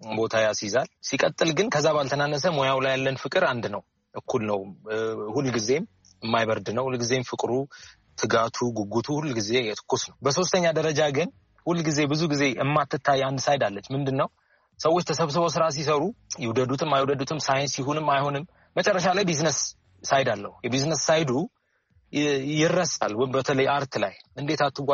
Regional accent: Addis Ababa, Ethiopia; ሳድግ የበላው እየጠጣ ያደግኩት ይሄንን ኢንቫይሮንመንት ነው፣ ይሄንን ምልከታ ነው። ይሄንን ፒያሳ ውስጥ የሆነ አይደንቲቲ እኔ ላይ እየተሰራ ነው።

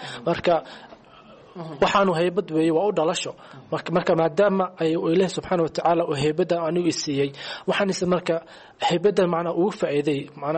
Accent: Scotland, United Kingdom; Hani waxaan ka imid Fife District

